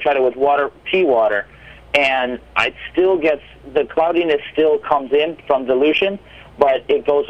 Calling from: Chicago, Illinois, United States; I'm actually calling from Chicago.

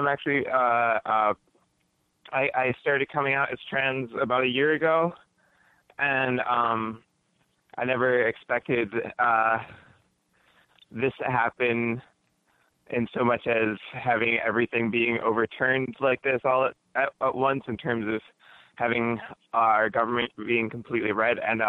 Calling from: Lansing, Michigan, United States; I'm calling from Lansing, Michigan.

